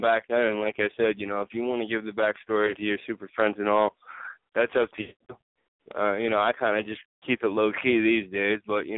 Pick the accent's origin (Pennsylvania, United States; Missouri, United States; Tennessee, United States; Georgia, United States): Pennsylvania, United States; Philadelphia; I grew up in Philadelphia, one of the foundation cities of this country